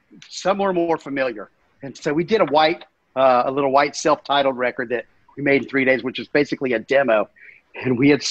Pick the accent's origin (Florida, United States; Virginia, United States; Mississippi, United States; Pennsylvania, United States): Florida, United States; Gainesville; I grew up in Gainesville, Florida. University of Florida, Big Southern football school.